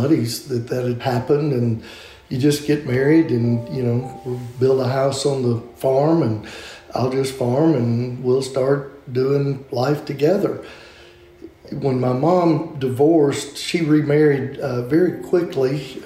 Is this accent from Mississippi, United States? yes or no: yes; Mississippi, United States; And growing up in small town Mississippi, not going to church was kind of, you know, that was different.